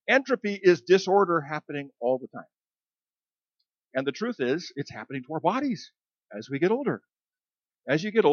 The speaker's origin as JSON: {"language": "English", "region": "Idaho", "country": "United States", "tie": "born or raised there", "said": "I remember growing up in Idaho, where I actually grew up with a stimulation deficit. There was nothing happening up there."}